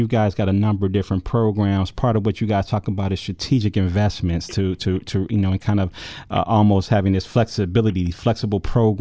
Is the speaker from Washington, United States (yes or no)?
no; Detroit, Michigan, United States; I'm from Detroit, Michigan, so you understand. I know very clearly about the hard times that the Midwest and parts of the country has had.